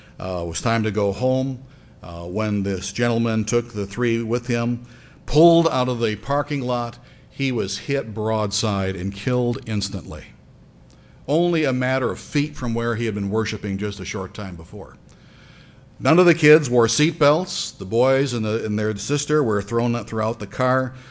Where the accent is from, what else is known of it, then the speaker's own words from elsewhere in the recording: Detroit, Michigan, United States; When I graduated from Ambassador, I went back home to my hometown of Detroit, Michigan, and I was a member of the Detroit East Church back in the Worldwide Church of God days.